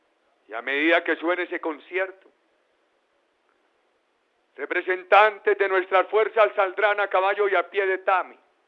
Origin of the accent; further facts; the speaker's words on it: Colombia; los colombianos, que somos papás